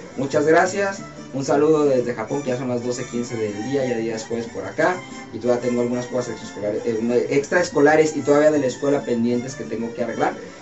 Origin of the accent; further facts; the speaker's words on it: Guadalajara, Jalisco, Mexico; cómo está mi país, cómo está mi terruño por ahí, Guadalajara obviamente, pero pues, México en general, ¿no?